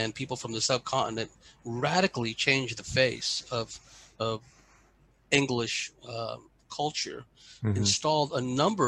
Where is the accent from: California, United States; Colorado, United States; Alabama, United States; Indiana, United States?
California, United States; San Jose; because I grew up in San Jose, like I said.